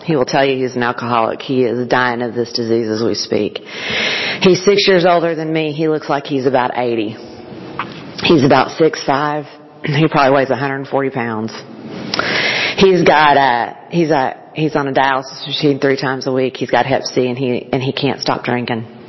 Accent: Oklahoma, United States; You know, I'm from Oklahoma. We're a football state.

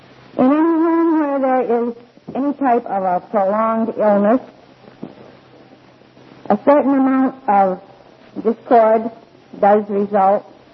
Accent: Milwaukee, Wisconsin, United States; I come from Milwaukee, Wisconsin, and you all know what we're famous for.

